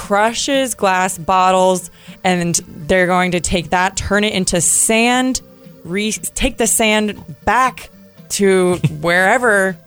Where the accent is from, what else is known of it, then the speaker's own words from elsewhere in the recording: United States; accent: American; My American accent can't pronounce it.